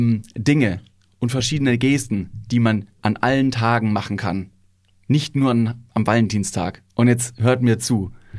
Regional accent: Bavaria, Germany; Ich dachte, ich komme aus Bayern.

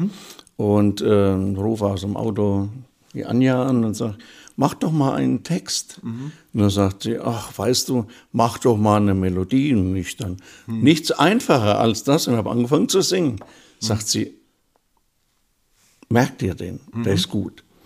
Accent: Segenthau, Arad County, Romania; Und das aus dieser Vorlage ist dann … eine Hommage an meinen Heimatort, den ich dann geschrieben habe.

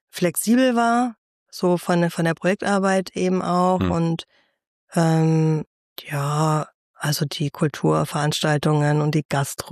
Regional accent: Fulda, Hesse, Germany; dann habe ich hier meine Jugend verbracht im Kreuz.

